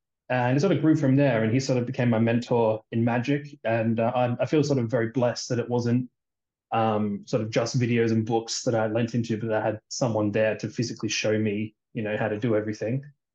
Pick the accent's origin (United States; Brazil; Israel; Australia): Australia; moved away; Yeah, I've been here for about 5 years, but yeah, I'm from Australia originally.